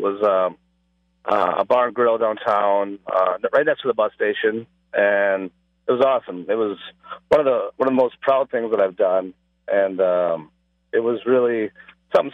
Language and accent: English; Colorado Springs, Colorado, United States; born there; I was born in Colorado Springs.